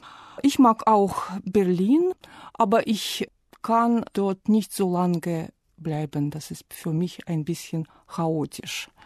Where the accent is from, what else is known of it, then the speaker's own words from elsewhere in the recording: Saint Petersburg, Russia; German is a second language; Ich komme aus St. Petersburg, aus Russland. Und ich studiere Deutsch schon fast 20 Jahre.